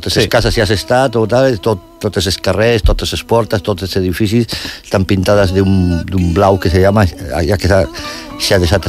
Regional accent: Palencia, Castile and León, Spain; Catalan is a second language; Que se podia passar en tren des del nord d'Espanya, que jo som de Palència

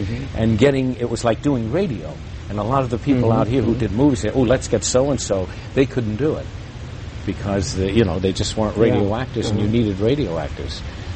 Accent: Brooklyn, New York, United States; moved away as an adult; Born and raised in Brooklyn, New York, near Ebbets Field. My wife says I moved out here when the Dodgers came, but that's not true.

